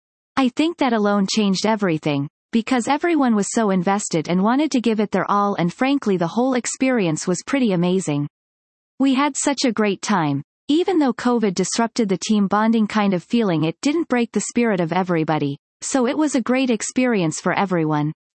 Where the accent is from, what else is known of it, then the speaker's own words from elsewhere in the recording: France; my own growing up in France with the French graphic novels, French animation community kind of style, and schools.